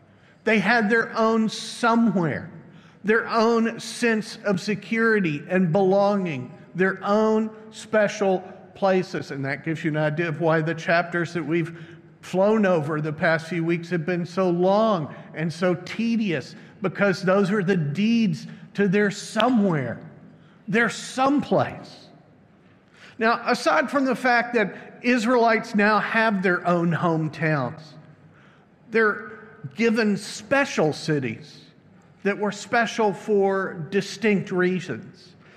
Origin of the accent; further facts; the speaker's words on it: Dallas, Texas, United States; Sometimes our hometown pride is expressed in slogans. I come from the Dallas area. It's called Big D.